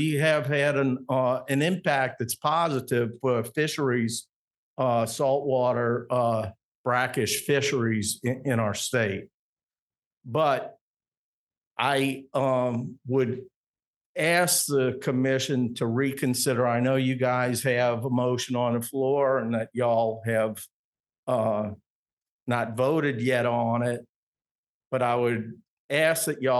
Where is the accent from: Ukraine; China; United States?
United States; New Orleans, Louisiana; You know, I'm a lifelong resident of Louisiana. I grew up in New Orleans fishing Lake Pontchartrain. We had a place in Hopedale.